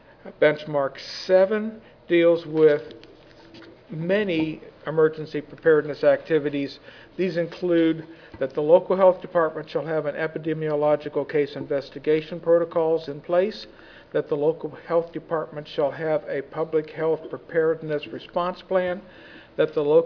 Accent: Arkansas, United States; I'm from Arkansas, I've learned to say that without thinking

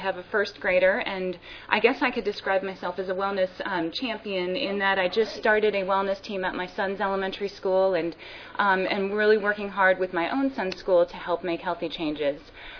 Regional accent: North Carolina, United States; I come here from North Carolina, the beautiful state there.

